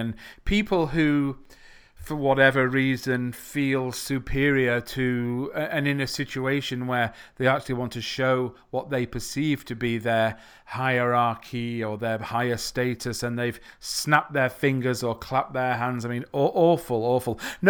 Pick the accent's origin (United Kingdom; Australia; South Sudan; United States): United Kingdom; we don't want to cause a scene as British people